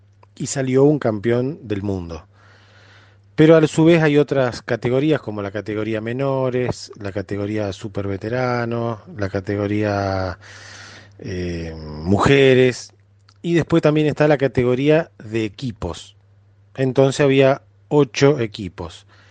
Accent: Sanford, Santa Fe, Argentina; Yo puntualmente soy de Sanfor, estudié en la Sagrada Familia, en Casilda

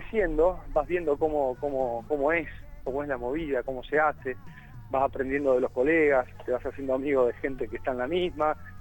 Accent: Roldán, Santa Fe, Argentina; now in Rosario, Argentina; Sí, nací de roldanense, sí.

